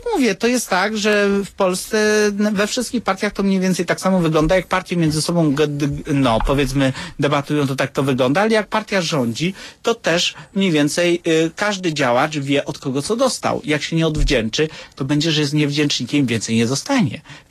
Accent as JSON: {"language": "Polish", "town": "Włoszczowa", "region": "Świętokrzyskie Voivodeship", "country": "Poland", "said": "ja pochodzę z okolic Włoszczowy"}